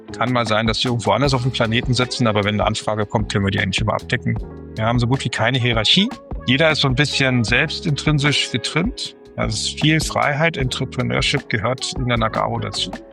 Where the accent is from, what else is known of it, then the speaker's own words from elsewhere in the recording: Potsdam, Brandenburg, Germany; Ich bin im Osten aufgewachsen, sozusagen in dem Staat, den es nicht mehr gibt, den ehemaligen DDR, hier in Potsdam. Ganz normales Familienhaus, wie es halt so ist. Als ich 13 war, ist die Mauer gefallen.